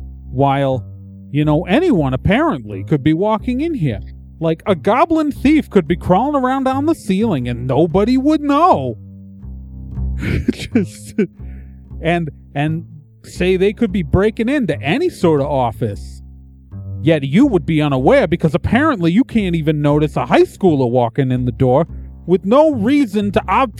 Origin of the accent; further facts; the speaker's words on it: New Jersey, United States; I think you should keep in mind, I'm from New Jersey.